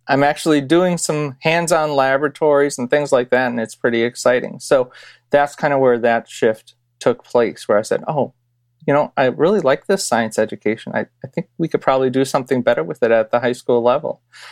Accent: Sheboygan, Wisconsin, United States; I grew up in Sheboygan, Wisconsin, a smaller town. Both my parents immigrated from Pakistan

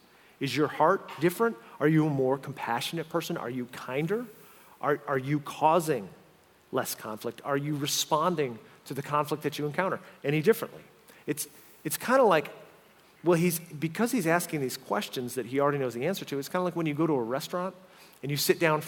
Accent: Northeast, United States; I mean, listen, I grew up Irish Catholic in the Northeast. They don't call us the fighting Irish for nothing, right?

